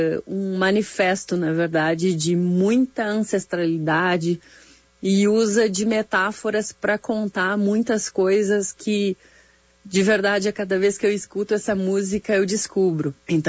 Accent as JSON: {"language": "Portuguese", "region": "Rio Grande do Sul", "country": "Brazil", "said": "eu não posso dispensar contar que sou gaúcha, mas antes de tudo sou uma brasileira"}